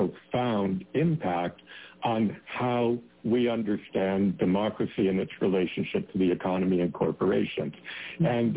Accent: Canada; but I'm Canadian and I play hockey.

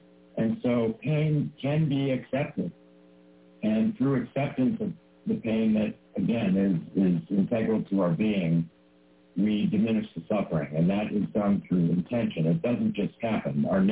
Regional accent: Chicago, Illinois, United States; I grew up in Chicago.

